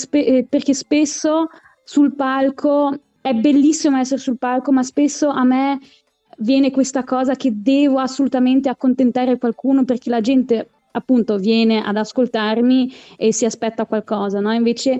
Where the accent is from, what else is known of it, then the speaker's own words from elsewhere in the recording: Merano, Trentino-Alto Adige, Italy; Io sono dell'Alto Adige, di Merano. Di Merano, non Milano